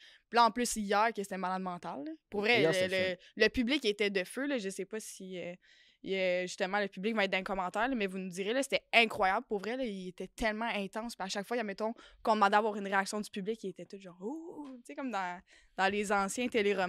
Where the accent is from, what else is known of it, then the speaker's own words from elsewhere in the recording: Blainville, Quebec, Canada; Je viens de Blainville, j'ai une petite fille